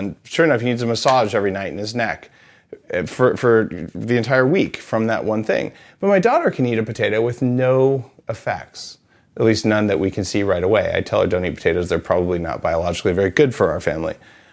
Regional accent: New Mexico, United States; So I grew up in New Mexico, where green chili, which is a member of the nightshade family that's very high in lectins, it's soul food.

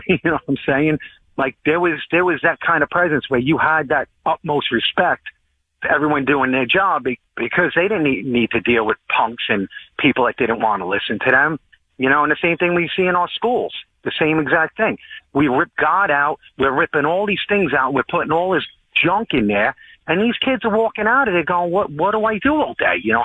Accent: Staten Island, New York, United States; I remember I grew up in Staten Island years ago.

